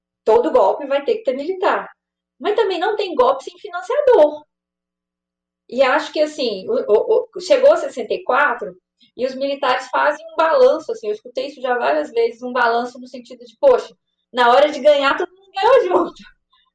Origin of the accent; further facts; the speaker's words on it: Minas Gerais, Brazil; mas também sou mineiro, né?